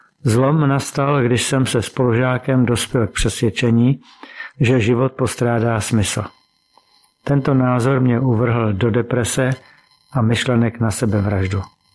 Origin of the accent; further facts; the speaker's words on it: Prague, Czechia; Pocházím z Prahy, mám milující manželku a působím jako kazatel baptistického sboru ve Vysokém Mýtě.